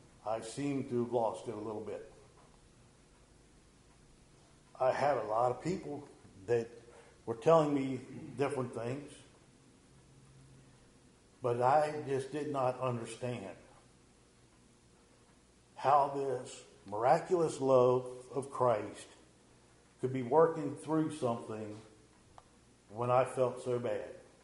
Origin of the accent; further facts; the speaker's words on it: Wilsonville, United States; Born and raised in Wilsonville. Grew up with the Gross Needle Church in Brother and the congregation there.